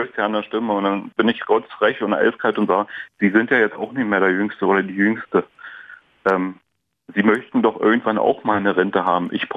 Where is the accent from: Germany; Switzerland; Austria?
Germany; moved away as an adult; weil ich bin ja in Deutschland geboren und habe da bis zu meinem 20. Lebensjahr ich bin komplett Deutscher.